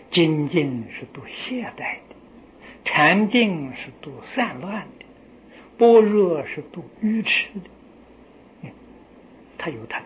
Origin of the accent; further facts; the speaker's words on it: China; 我们中国人听这话很不习惯